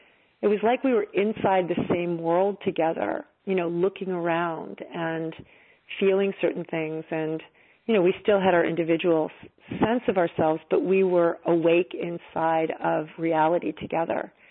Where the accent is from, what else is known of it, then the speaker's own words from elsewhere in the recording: New York, United States; I'm from New York, and, you know, I even though I live mostly in California at this point, you know, I consider it my homeland.